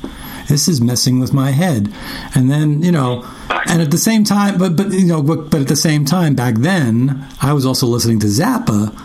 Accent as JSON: {"language": "English", "town": "Jamaica, Queens", "region": "New York", "country": "United States", "tie": "born there", "said": "We're both born in New York. I was born in Jamaica, Queens."}